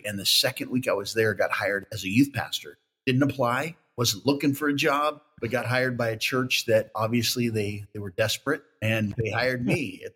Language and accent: English; Spokane, Washington, United States; I grew up in Spokane, Washington, and attended church from a young age